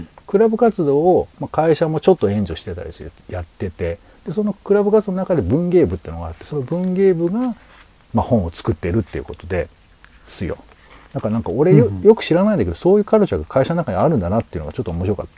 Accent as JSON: {"language": "Japanese", "town": "Nagoya", "region": "Aichi", "country": "Japan", "tie": "born or raised there", "said": "まずあの僕あの地元が名古屋の方なんで"}